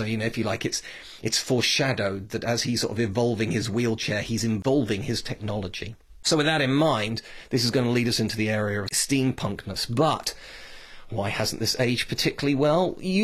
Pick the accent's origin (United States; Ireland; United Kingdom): United Kingdom; speaking as a Brit